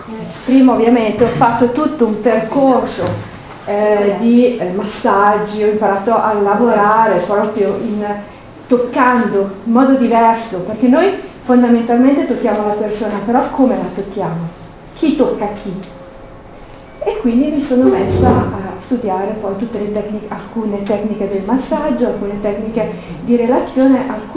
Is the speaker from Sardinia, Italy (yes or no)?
no; Brescia, Lombardy, Italy; Poi io vengo da Brescia, per cui da noi c'è proprio il concetto del lavoro